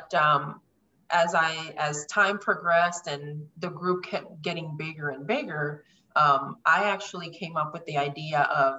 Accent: Puerto Rico; now in Elizabethtown, United States; I currently live in Elizabethtown, Kentucky. I'm originally from Puerto Rico, and been in the United States for quite some time right now.

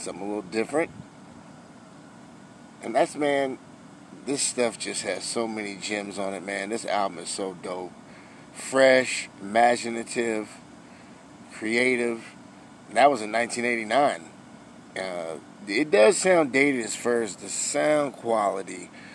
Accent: Columbia, Missouri, United States; I'm from the Midwest, Columbia, Missouri.

